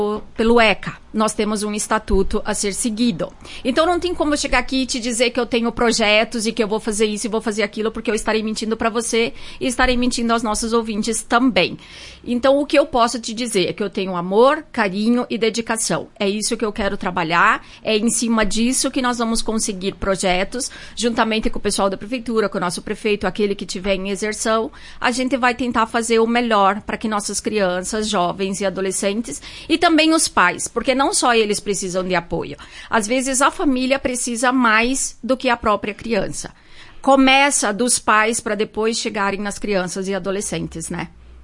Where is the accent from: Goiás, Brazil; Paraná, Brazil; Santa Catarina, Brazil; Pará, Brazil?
Goiás, Brazil; Rio Verde; Sou natural de Rio Verde, Goiás. … Tenho dois filhos, o Luiz Eduardo, de 9 anos, Antônio Carlos, de 3 anos. Moro hoje na comunidade de São Francisco, no interior.